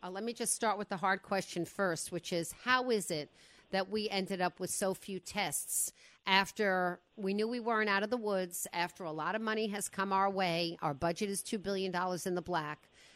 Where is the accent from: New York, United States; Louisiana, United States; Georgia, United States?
New York, United States; And I'm like this all the time because I come from New York. So I'm constantly nasal.